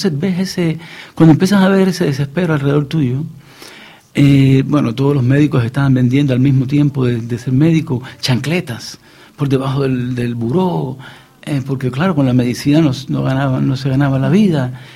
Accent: Cuba; moved away as an adult; yo era especialista también cuando salí de Cuba.

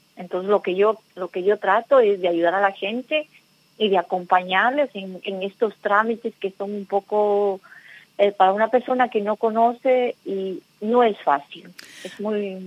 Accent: Ecuador; Yo soy de Ecuador

